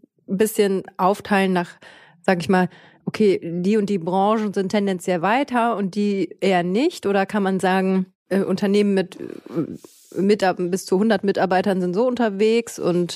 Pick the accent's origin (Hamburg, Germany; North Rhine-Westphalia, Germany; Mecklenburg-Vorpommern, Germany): North Rhine-Westphalia, Germany; ich komme aus Ostwestfalen